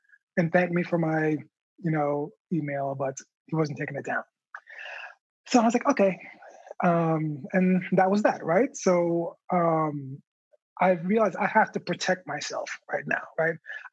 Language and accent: English; United States; I'm a Jamaican American man.